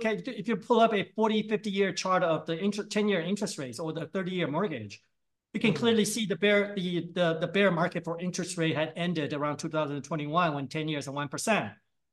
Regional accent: Taiwan; I'm Chinese. I was born in Taiwan. Yes, I'm Taiwanese.

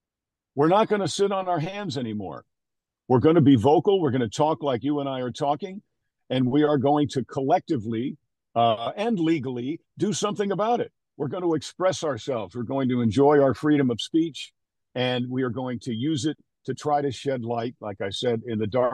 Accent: New York, United States; I'm from New York. I am impulsive.

